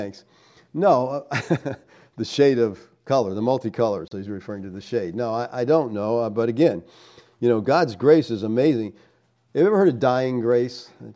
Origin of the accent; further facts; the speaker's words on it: Puerto Rico; now in El Paso, United States; We are from Puerto Rico, living in El Paso.